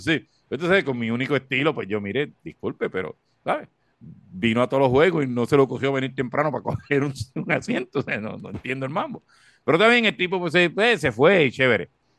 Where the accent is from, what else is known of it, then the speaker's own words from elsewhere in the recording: Corozal, Puerto Rico; tú sabes que yo soy de Corozal, y Corozal es un pueblo que tiene una tradición de voleibol